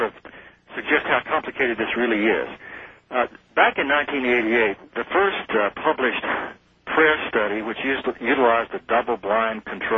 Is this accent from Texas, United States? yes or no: yes; Texas, United States; I grew up in Central Texas, which we call the buckle of the Bible Belt.